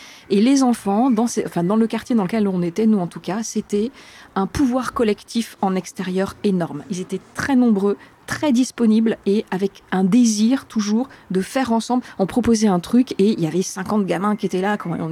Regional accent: Clermont-Ferrand, Auvergne-Rhône-Alpes, France; je viens de Clermont-Ferrand en France.

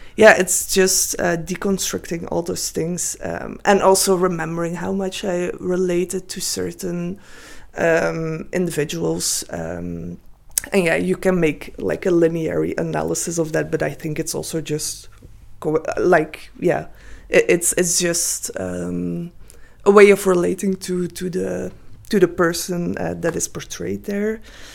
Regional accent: Ghent, Flanders, Belgium; And in Ghent, it was great because I am from Ghent

